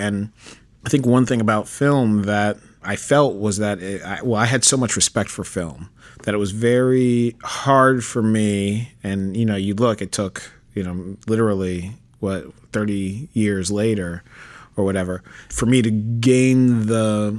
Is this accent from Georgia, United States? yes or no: no; Manhattan, New York, United States; I was born in Manhattan, Upper West Side. I grew up.